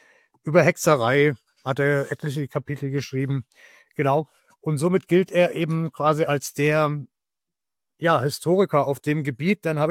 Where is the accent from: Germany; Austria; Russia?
Germany; Meiningen, Thuringia; Denn wir teilen dieselbe Heimatstadt. Ich komme tatsächlich auch aus Meiningen, so wie Karl Kiesewetter.